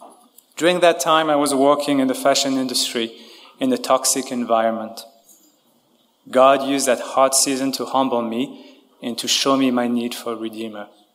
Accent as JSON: {"language": "English", "country": "France", "tie": "born or raised there", "said": "growing up in France, I didn't have much of a religious upbringing. Following my family tradition, I got baptized as an infant, and I made my first communion at age 14, but my parents were not believers."}